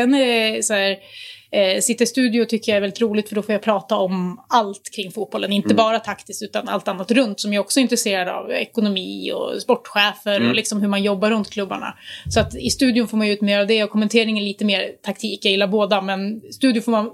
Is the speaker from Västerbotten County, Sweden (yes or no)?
no; Västerås, Västmanland County, Sweden; I Västerås.